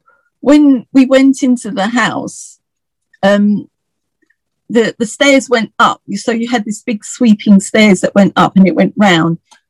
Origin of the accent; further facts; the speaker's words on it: Broomfield, East of England, United Kingdom; And I mean, when I grew up, we, you know, where I was born in Broomfield, I mean, we still had like tin baths